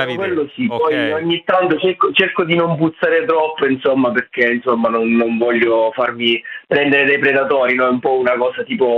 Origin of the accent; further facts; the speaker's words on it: Zafferana Etnea, Sicily, Italy; Si chiama Zafferana Etnea, in provincia di Catania, un piccolo paesino alle pendici dell'Etna.